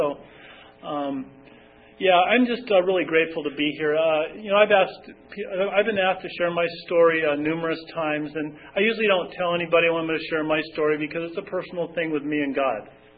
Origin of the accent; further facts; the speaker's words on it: San Diego, California, United States; I grew up in San Diego, and now we're getting to that. I grew up in San Diego, and I was the kid that sat in school